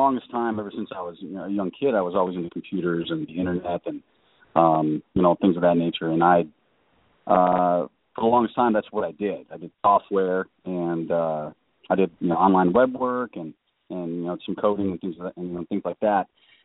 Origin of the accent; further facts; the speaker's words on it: Detroit, Michigan, United States; also born or lived in California; now in Austin, United States; No, I'm originally from Detroit, Michigan.